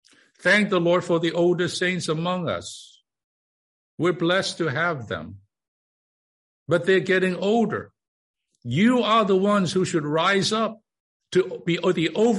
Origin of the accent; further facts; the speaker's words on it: Hong Kong; moved away; I came from Hong Kong back in the 60s.